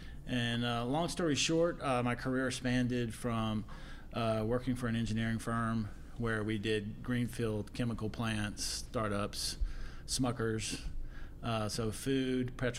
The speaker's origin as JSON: {"language": "English", "region": "Louisiana", "country": "United States", "said": "Yes, I'm from South Louisiana."}